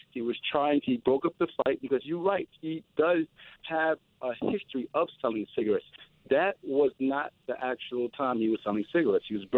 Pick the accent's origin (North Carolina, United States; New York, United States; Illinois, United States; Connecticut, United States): New York, United States; I was born and raised in New York